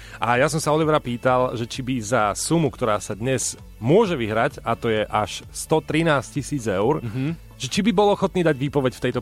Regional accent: Humenné, Prešov Region, Slovakia; ja som akože z východu, ale v humennom...

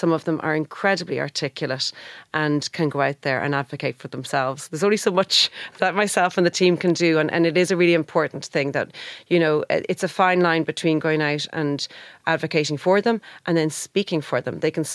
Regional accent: Howth, Leinster, Ireland; I grew up in Howth, so it was a team from there.

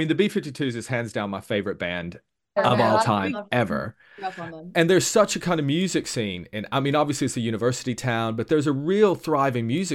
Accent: Tennessee, United States; now in United Kingdom; I've lived in the UK for a really long time, but I'm originally from East Tennessee. So my whole family is still in East Tennessee.

